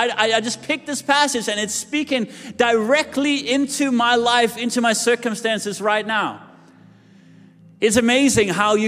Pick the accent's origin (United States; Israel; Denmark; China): Denmark; Jutland; English is a second language; Now, I'm from Jutland, and sorry to generalize